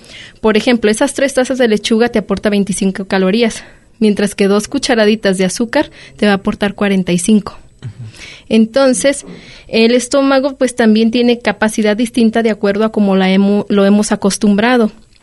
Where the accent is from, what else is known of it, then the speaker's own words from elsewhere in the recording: Colotlán, Jalisco, Mexico; yo soy originaria de Colotlán